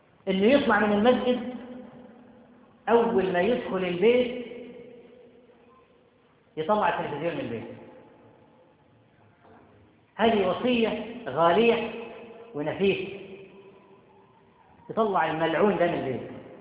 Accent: Cairo, Cairo Governorate, Egypt; عندنا في القاهرة والمدن الكبرى

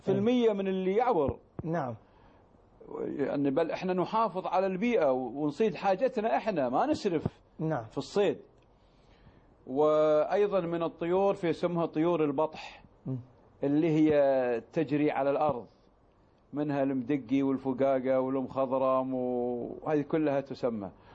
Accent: Kuwait; كان للشباب عندنا في الكويت هني نصيب

